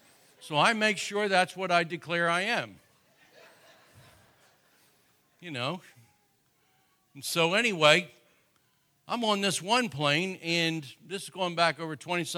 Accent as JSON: {"language": "English", "region": "New Jersey", "country": "United States", "said": "I mean, I'm not Southern, but I'm Baptist. I mean, I'm from New Jersey. How can I be Southern?"}